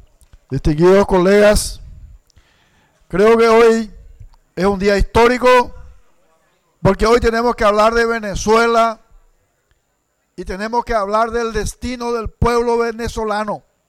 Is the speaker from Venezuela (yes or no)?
no; Paraguay; yo voy a hablar como político y como ciudadano paraguayo.